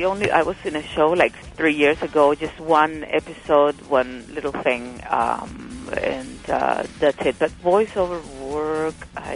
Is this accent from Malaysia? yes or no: no; Venezuela; accent: Caribbean; I'm from Venezuela and my accent is more Caribbean.